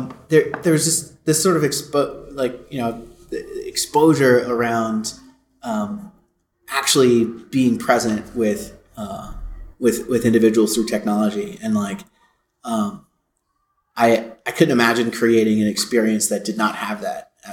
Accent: Menlo Park, California, United States; I'm from the Bay Area. I'm from Menlo Park.

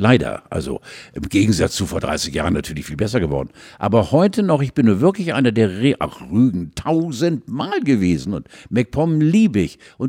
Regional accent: Stargard, West Pomeranian Voivodeship, Poland; born there; Ich bin Zoni, ich bin geboren in Stargard, bei Stettin, also ich bin der Pole.

